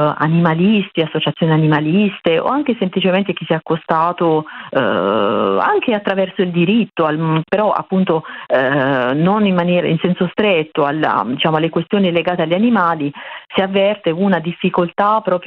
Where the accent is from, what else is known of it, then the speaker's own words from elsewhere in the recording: Apulia, Italy; born there; Io sono nata in Puglia